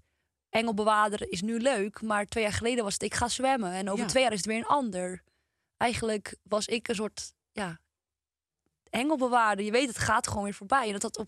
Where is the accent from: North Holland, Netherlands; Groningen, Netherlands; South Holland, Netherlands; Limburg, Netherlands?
North Holland, Netherlands; Purmerend; En ik kwam uit Purmerend